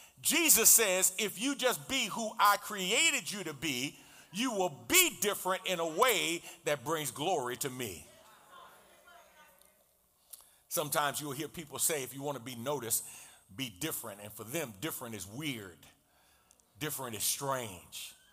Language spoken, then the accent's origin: English; New York City, New York, United States; You know, I can remember growing up in New York City, and when there was a power outage